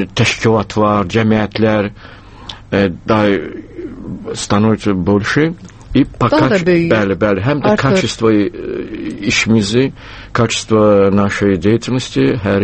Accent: Baku, Azerbaijan; mən Bakını unutmuram, mən özüm Bakılıyam.

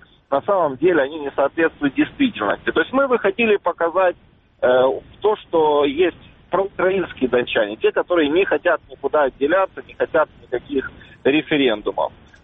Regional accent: Donetsk, Donetsk Oblast, Ukraine; Я на них был, как прежде всего, как дончанин, как неравнодушный дончанин проукраинский.

